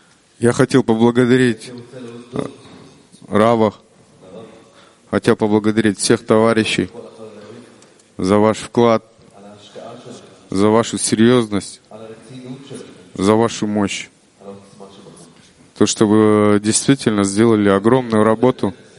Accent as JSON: {"language": "Russian", "country": "Kyrgyzstan", "said": "я из Кыргызстана."}